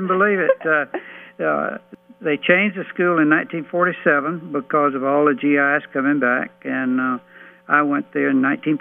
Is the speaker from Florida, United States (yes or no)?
yes; DeFuniak Springs, Florida, United States; I'm from Florida, a little town called Dufuniac Springs, Florida.